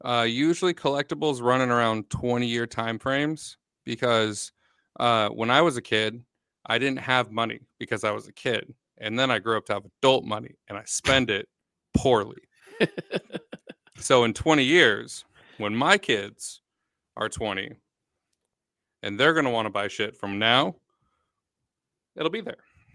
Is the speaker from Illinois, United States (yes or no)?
no; Washington, United States; First of all, I'm from Washington, and I don't want anyone to know what my collection's worth in case they try to tax it.